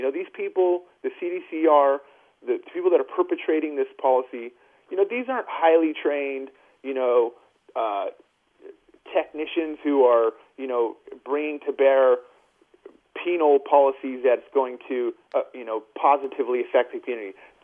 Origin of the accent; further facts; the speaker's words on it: California, United States; I'm a member of this community. I'm a person. I'm a Californian, and I'm not having it.